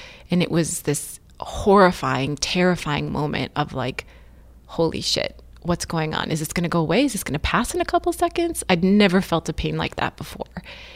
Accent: North Dakota, United States; I grew up in North Dakota. I was never really exposed to anything that was considered energetic forms of healing.

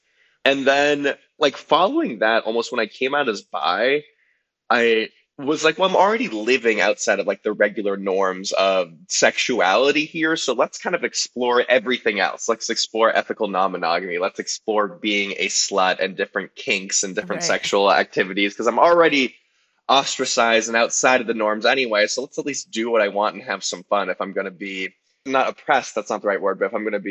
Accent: Los Angeles, California, United States; So I grew up in Los Angeles in the Valley. I'm a proud Valley boy. And I grew up in like a reformed Jewish family

